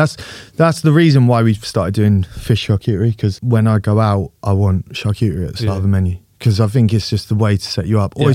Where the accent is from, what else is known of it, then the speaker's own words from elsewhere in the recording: South West England, United Kingdom; We grew up in Cornwall